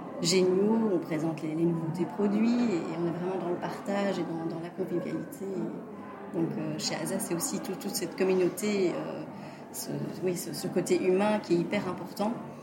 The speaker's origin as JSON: {"language": "French", "country": "Belgium", "said": "Mais comme je suis belge, moi, la France"}